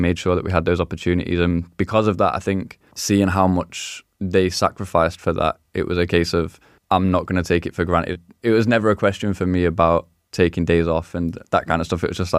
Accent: Manchester, North West England, United Kingdom; also born or lived in London; Yeah. I lived in London for a little bit, but I grew up in Manchester.

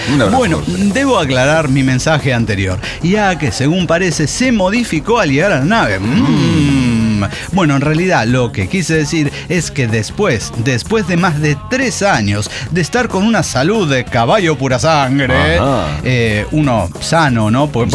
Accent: Argentina; Ustedes saben que yo soy argentino. Yo soy así del chorizo y el asado.

